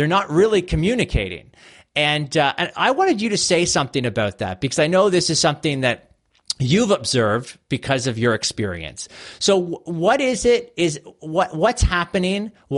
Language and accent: English; Canada; I'm over here in Canada. I don't know if I mentioned that. So I'm Canadian.